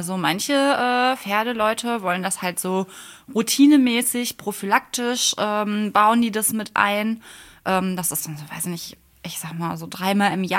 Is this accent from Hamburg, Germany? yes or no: no; Bottrop, North Rhine-Westphalia, Germany; Ich komme aus Bottrop.